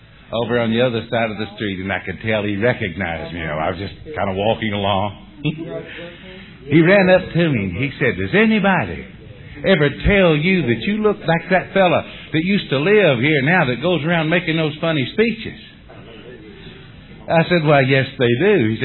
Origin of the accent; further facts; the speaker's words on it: London, Kentucky, United States; it is so great to be back here in my hometown, London, Kentucky. Now, I grew up about 15 miles off the main road, down toward East Bernstadt Route 1.